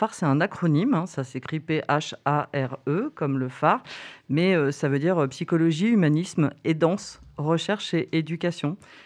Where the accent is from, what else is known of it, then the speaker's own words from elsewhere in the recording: Île-de-France, France; Alors moi, je viens du 93, donc de la région parisienne.